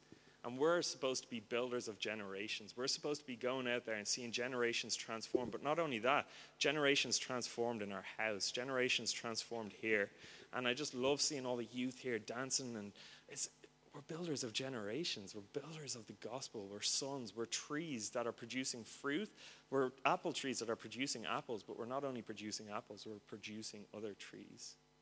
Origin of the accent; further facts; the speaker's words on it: Ireland; See, I come from Ireland where Christians kill each other.